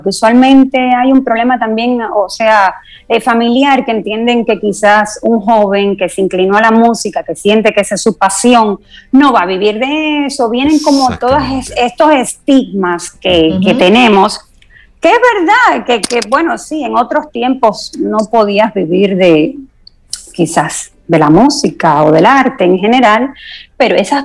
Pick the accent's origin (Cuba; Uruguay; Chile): Cuba; now in Dominican Republic; yo soy cubana, aunque llevo muchos años, ya llevo más años viviendo aquí, por lo que soy ya más dominicana, más dominicana que cubana.